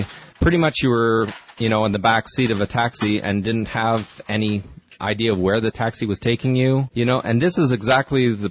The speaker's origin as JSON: {"language": "English", "country": "Canada", "said": "I'm a Canadian. I went to school at Carleton University in Ontario"}